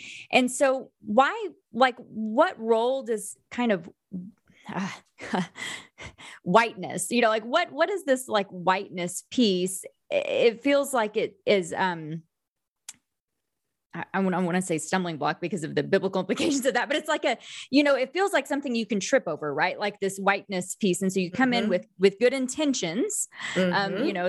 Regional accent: Bible Belt, United States; growing up in the Bible Belt, primarily in white evangelical spaces

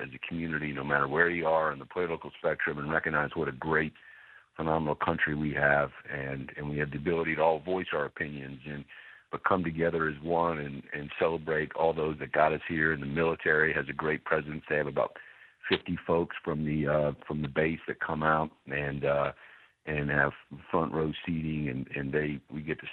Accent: Pensacola, Florida, United States; And we grew up in Pensacola, and we just never had a Navy Marine Corps presence at our 4th of July.

